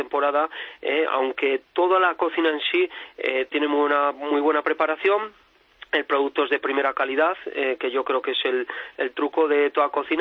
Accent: La Rioja, Spain; Yo soy riojano, mi padre tiene una bodega

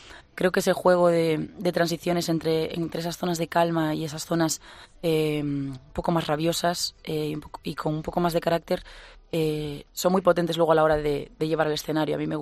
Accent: Galicia, Spain; me llevan muy cerquita de casa porque yo soy gallega

